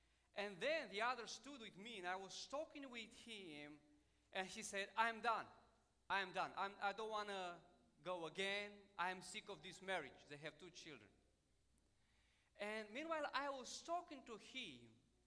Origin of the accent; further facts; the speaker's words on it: Romania; English is a second language; I want to warn you because we are from Romania, and my English will be a stumbling block for some of you.